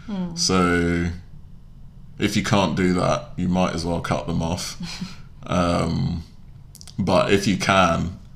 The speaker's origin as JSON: {"language": "English", "country": "Ghana", "said": "prove that I'm Ghanaian. Yeah. Like wearing a Ghana shirt and bringing jollof rice."}